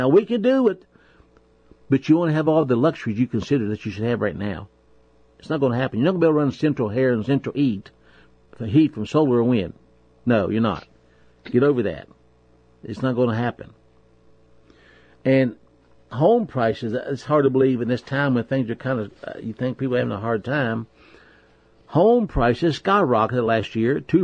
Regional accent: West Virginia, United States; because I come from West Virginia, we have been one of the largest coal-producing states in this in the nation for years and years.

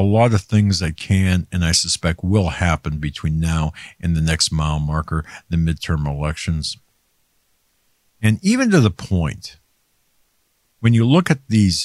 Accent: Pennsylvania, United States; I certainly don't want to see Fetterman in my home state, that hot mess of a person, in a Senate seat.

